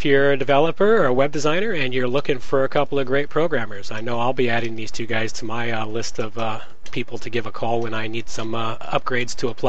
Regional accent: Canada; well, I'm Canadian, I get to own it

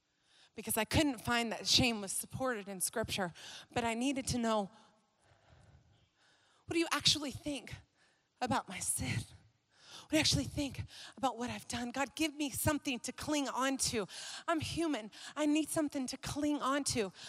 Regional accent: Dallas, Texas, United States; And this is why I came all the way from Dallas, Texas.

